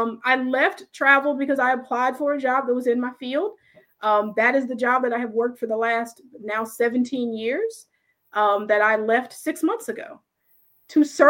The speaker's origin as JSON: {"language": "English", "region": "West Coast", "country": "United States", "said": "I'm from the West Coast, went to school here in South Carolina."}